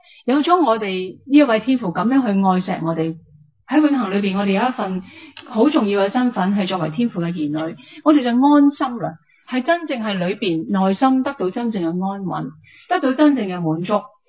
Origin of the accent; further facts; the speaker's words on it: Hong Kong; 我是香港人啊，你身处在这个香港，你感不感觉到你真的快乐呢？